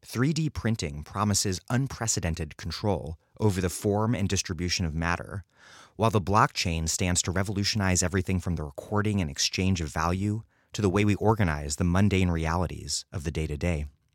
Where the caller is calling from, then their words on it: Providence, Rhode Island, United States; I'm broadcasting from Providence, Rhode Island.